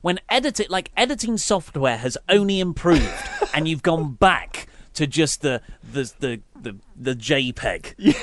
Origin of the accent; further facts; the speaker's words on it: United Kingdom; I'm really happy that, you know, British wrestling fans, we are obviously British, and this is...